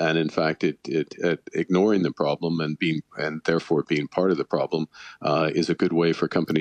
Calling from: Canada; I'm joining you from Canada

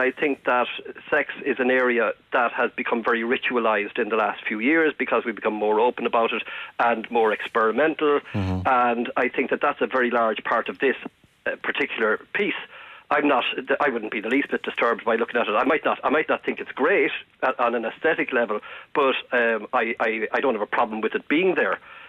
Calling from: Cork, Munster, Ireland; I visited the gallery several times, and I'm calling you from Cork.

